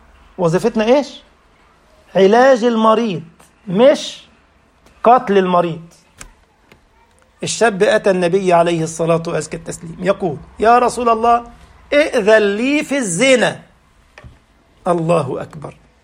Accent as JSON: {"language": "Arabic", "country": "Egypt", "said": "وأنا من مصر"}